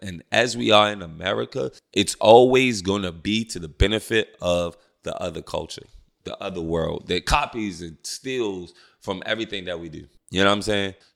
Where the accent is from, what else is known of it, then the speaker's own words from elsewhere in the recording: Baltimore, Maryland, United States; I'm from Baltimore City. And in Baltimore City, you go through so much trauma that automatically makes you defensive in other places